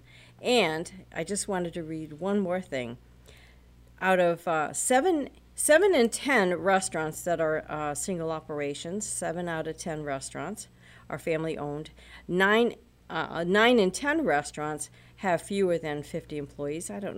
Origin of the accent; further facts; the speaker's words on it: Maryland, United States; No, we came up from Maryland in 1980, so I'm not sure.